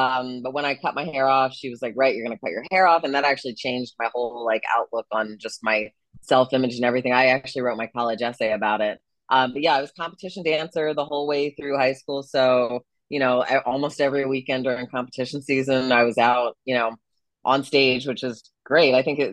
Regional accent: Columbia, Maryland, United States; So I am from Columbia, Maryland. It's a town like right outside of Baltimore, Maryland.

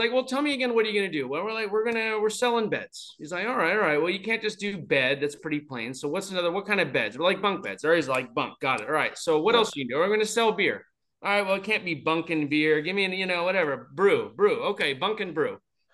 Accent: California, United States; I came from California and doing law.

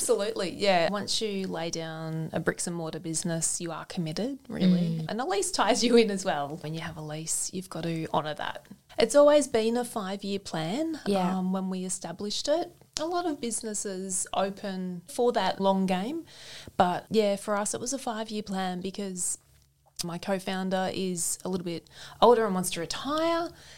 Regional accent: New South Wales, Australia; And then Tokemoor, where I grew up on the Murray River, was an hour north of Shepparton.

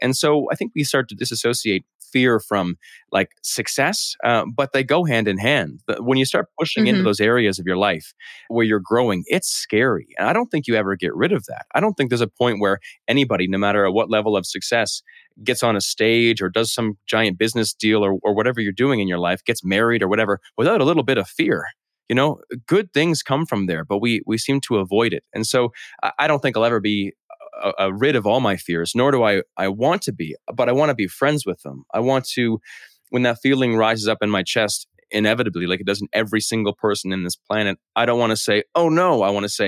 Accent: Canada; I was locked down in my hometown in Canada for a while

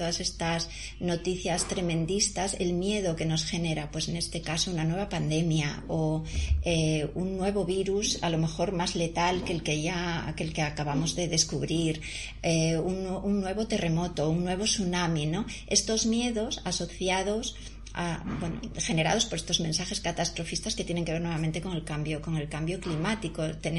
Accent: Avilés, Asturias, Spain; aquí en Avilés, en mi generación, yo crecí en Avilés, en el Avilés industrial, donde estaban Sidesa, la gran siderurgia, empresa siderúrgica que tanto contaminó. Yo crecí en un Avilés muy oscuro, muy contaminado.

